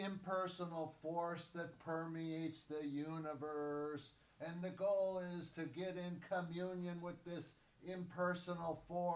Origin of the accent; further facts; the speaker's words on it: Milwaukee, Wisconsin, United States; We grew up together in Milwaukee, Wisconsin